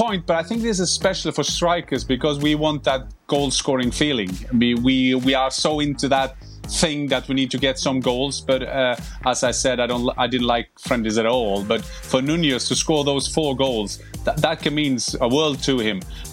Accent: Western Norway, Norway; I mean, I'm from West Norway.

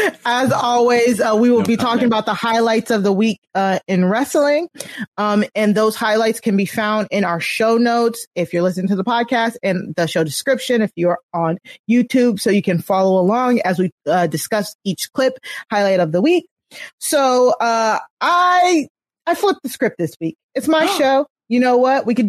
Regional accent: Maryland, United States; I'm from Maryland and I didn't know half that stuff.

